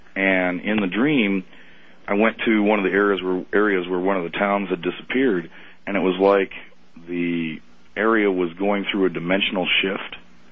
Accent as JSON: {"language": "English", "town": "Omaha", "region": "Nebraska", "country": "United States", "said": "from Omaha, Nebraska."}